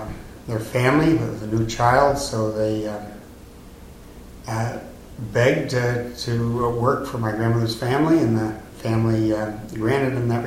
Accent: Buffalo, New York, United States; born there; I was born in Buffalo, Sisters Hospital, on Main Street, in 1936, during the Depression, before the war.

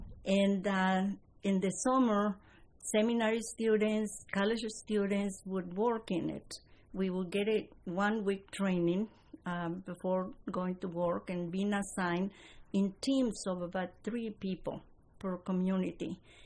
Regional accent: Mexico; the fact that I was Mexican, that I came from Mexico

